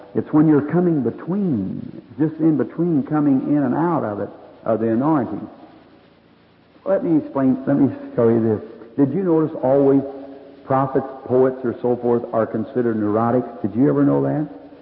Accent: United States; Farthest away from God that I know of is the United States. I say that with respect as an American.

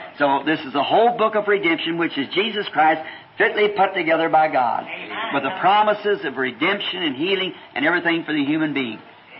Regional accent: the South, United States; But I'm just a Southerner and kind of slow, you know

